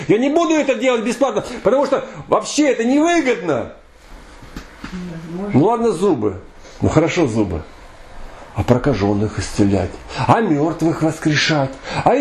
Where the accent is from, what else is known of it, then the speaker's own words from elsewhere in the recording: Vorkuta, Komi Republic, Russia; я вырос в Воркуте